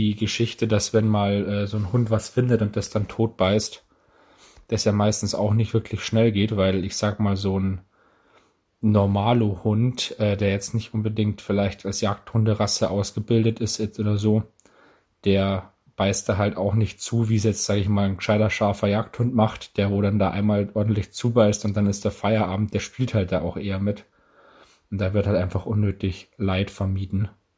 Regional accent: Bavaria, Germany; Haben auch zumindest bei uns in Bayern die Forellen zum Teil Schonzeitende gehabt.

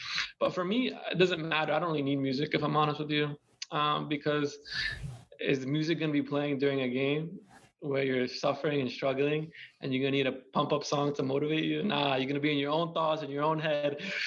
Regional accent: United States; Sorry, I'm American. I don't even know what it's called.

